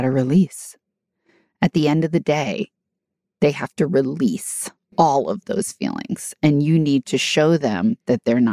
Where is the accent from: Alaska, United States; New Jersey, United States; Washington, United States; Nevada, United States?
New Jersey, United States; Again, I am from New Jersey, and is this a mafia podcast? Maybe.